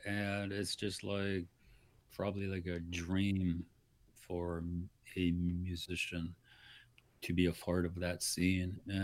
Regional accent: Northwest Territories, Canada; also born or lived in Yellowknife; I love the North. I grew up here. I grew up in Vetchikol. I lived in Yellowknife for years. I love Yellowknife.

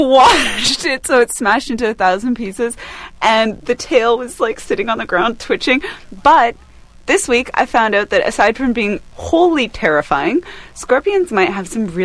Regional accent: British Columbia, Canada; where I grew up in the South Okanagan

